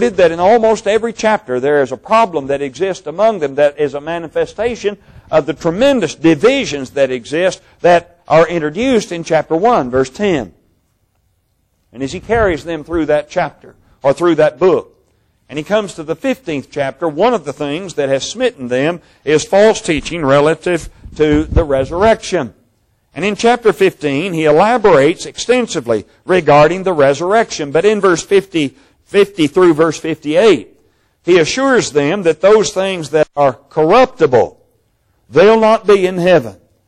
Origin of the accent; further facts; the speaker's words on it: Kentucky, United States; You know, when I was growing up in Kentucky, I didn't get to see too many large boats.